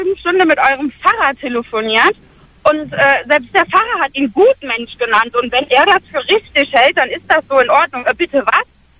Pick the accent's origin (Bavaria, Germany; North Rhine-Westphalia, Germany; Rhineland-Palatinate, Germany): Rhineland-Palatinate, Germany; Koblenz; Ich bin 24 und komme aus Koblenz.